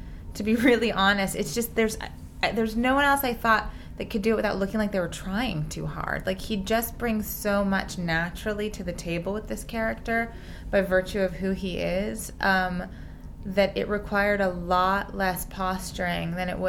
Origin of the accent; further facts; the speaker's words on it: Los Angeles, California, United States; No, I grew up in Los Angeles, and I went there.